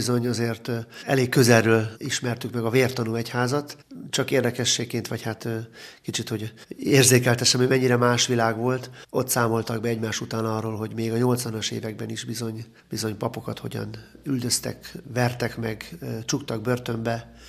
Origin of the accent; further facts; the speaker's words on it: Budapest, Hungary; born there; Nem vagyok esztergomi, budapesti születésű vagyok.